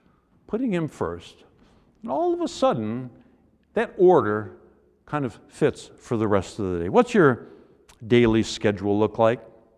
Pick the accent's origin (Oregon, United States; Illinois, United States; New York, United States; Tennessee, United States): New York, United States; I grew up in Western New York, not too far from the Niagara River